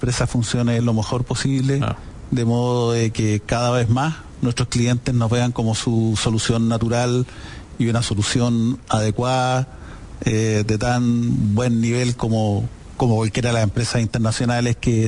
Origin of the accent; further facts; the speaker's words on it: Chile; son más que las nuestras, que somos chilenos y que no te llevamos tanto tiempo